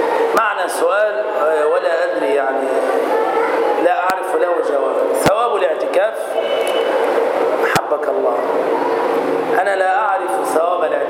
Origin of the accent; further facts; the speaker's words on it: Damietta, Damietta Governorate, Egypt; والحمد لله أننا رأينا تلك الصور المشرفة في بلدتنا المباركة في دمياط